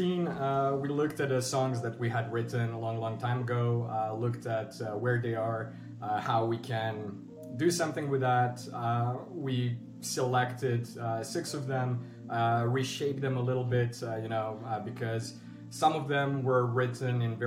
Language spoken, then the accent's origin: English; Serbia; English is a second language; moved away as an adult; now in Netherlands; I'm originally from Serbia, but living in Netherlands for the last 11 years.